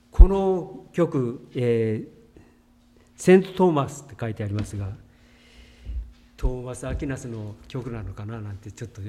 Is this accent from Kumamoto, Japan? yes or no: no; Kitakyushu, Fukuoka, Japan; 北九州で生活していた頃なんですが、まあ、僕が生まれ育ったところですけれども